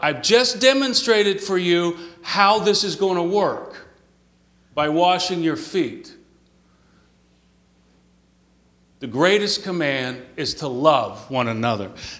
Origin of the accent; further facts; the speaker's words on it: Texas, United States; I'm a real man. I grew up in Texas.